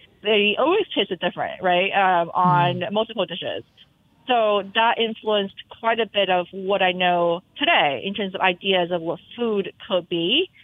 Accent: Boston, Massachusetts, United States; Well, my expectations for weather as a Bostonian is quite different.

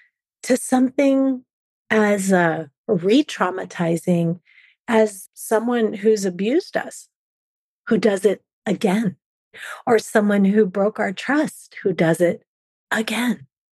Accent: California, United States; now in Alaska, United States; even though I live in Alaska now, I was raised in California.

